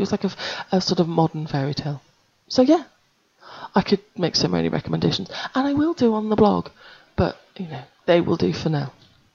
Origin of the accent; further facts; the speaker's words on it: United Kingdom; as British home educators, we needed to hear more voices.